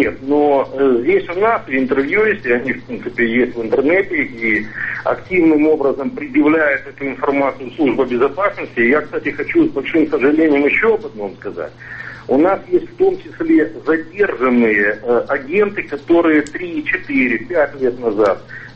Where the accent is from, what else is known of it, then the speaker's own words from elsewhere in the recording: Crimea, Ukraine; я крымчанин в седьмом поколении, по-русски говорю